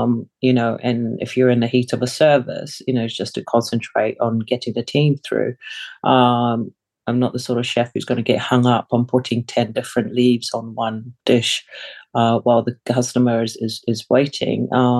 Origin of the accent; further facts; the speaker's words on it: Samoa; English is a second language; now in New Zealand; We moved from Samoa to New Zealand. I couldn't speak English. So, of course, having to adjust to a whole new country, you know, and pick up the lingo.